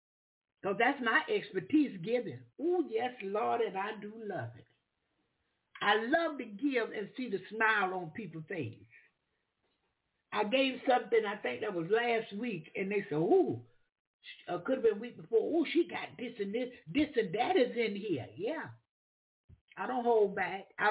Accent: Philadelphia, Pennsylvania, United States; I love Dr. Williams, I'm from Philadelphia. When I went to Philadelphia, she took really, really good care of me.

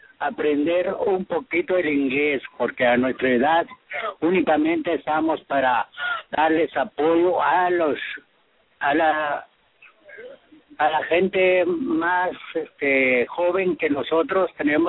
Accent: Oaxaca, Mexico; Yo soy de México, señor. Oaxaca.

